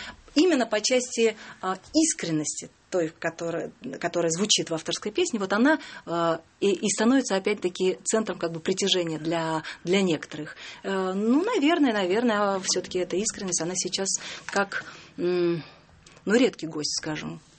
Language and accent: Russian; Ufa, Bashkortostan, Russia; also born or lived in Nizhnevartovsk / Surgut; Во-первых, я из Уфы. Угу. Я уфимская. Потом я жила в городе Нижневартовске.